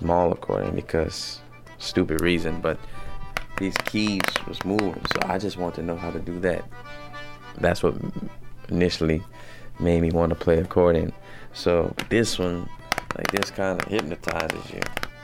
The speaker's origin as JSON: {"language": "English", "town": "Richmond", "region": "California", "country": "United States", "tie": "born there", "said": "I was born here in Richmond, California. My family, my mom's side was from Eunice, Louisiana. My dad's side is from Jennings, Louisiana."}